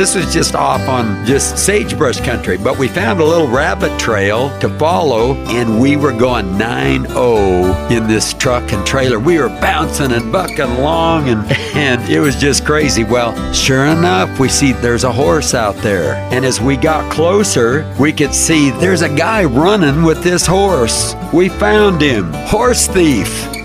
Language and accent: English; Post Falls, Idaho, United States; also born or lived in Spokane; Oh, in Post Falls, Idaho, northern Idaho. Some of the prettiest country in the whole world. But I was born in Spokane, Washington.